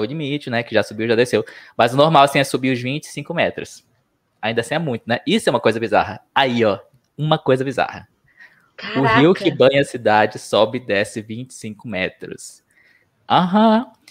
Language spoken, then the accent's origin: Portuguese; Manaus, Amazonas, Brazil; moved away; Eu saí de Manaus em 2016.